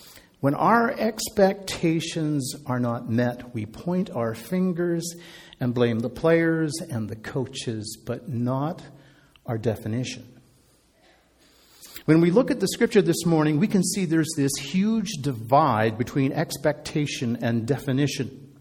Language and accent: English; Canada; When these people realize that I'm not actually one of them, then I go back to just being a Canadian tourist again, which is probably just as well because I have to go through Canadian customs.